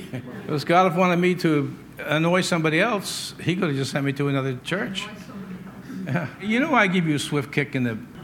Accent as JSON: {"language": "English", "country": "United States", "tie": "born there", "said": "I mean, I was born in America, but I mean, wherever my family came from, I'd be proud of my roots."}